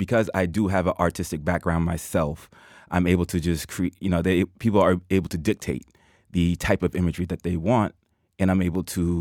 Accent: Boston, Massachusetts, United States; I'm from Boston, Massachusetts, and I've been tattooing for 3 years.

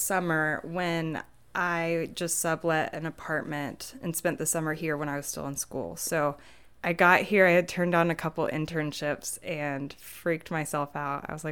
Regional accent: Florida, United States; moved away as an adult; now in New York, United States; I am from Florida. I moved at the very end of 2013.

